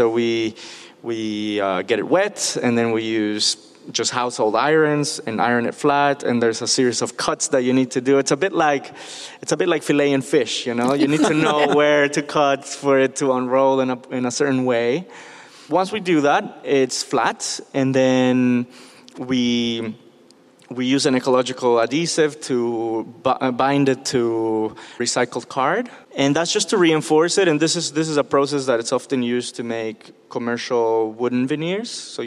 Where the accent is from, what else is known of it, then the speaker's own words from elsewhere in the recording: Mexico City, Mexico; I grew up in Mexico City.